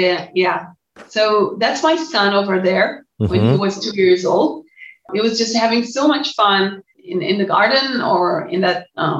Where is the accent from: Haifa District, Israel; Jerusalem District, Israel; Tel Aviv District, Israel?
Jerusalem District, Israel; Jerusalem; Jerusalem is my hometown. I was born in Jerusalem. I was raised in Jerusalem. And I love Jerusalem's alleys. I love the old city.